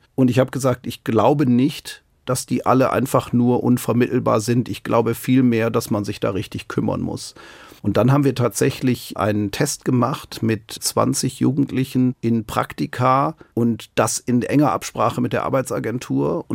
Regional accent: Germany; born there; Ich bin in Deutschland geboren.

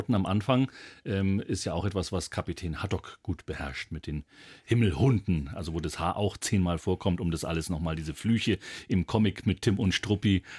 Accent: Bavaria, Germany; born there; also born or lived in Northern Germany; weil bei mir hört man auch nicht, dass ich gebürtiger Oberpfälzer bin, aber ich galt dann zumindest als Bekenntnisfranke und habe das Sprechen aber ganz woanders gelernt, nämlich auch in Norddeutschland, aber zum Glück noch nur ein paar Jahre lang.

